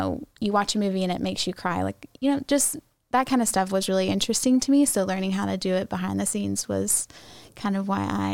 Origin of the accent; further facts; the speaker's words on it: Augusta, Georgia, United States; So I grew up in Augusta, grew up at Reed. And I went to the University of Georgia, studied entertainment.